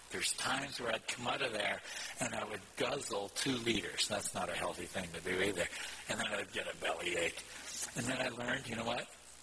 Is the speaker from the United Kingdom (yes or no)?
no; Alberta, Canada; born there; also born or lived in Ontario; I was born in Alberta, but lived down in Ontario for about 6 years.